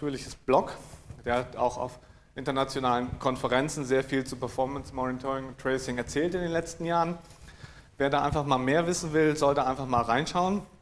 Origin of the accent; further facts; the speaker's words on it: Lower Saxony, Germany; ich bin selber Norddeutscher und Ostfriese